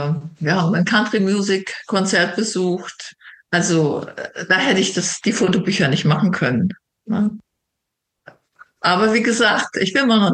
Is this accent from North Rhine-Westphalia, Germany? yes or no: no; Thuringia, Germany; diese Gegend, ich komme ja aus Thüringen, hier kennenzulernen. Mecklenburg und Thüringen ist doch wieder ein ganz anderes Cluster.